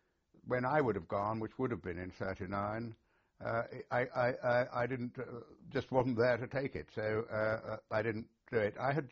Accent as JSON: {"language": "English", "region": "London", "country": "United Kingdom", "tie": "born there", "said": "I was born in London, in North London, in 1920."}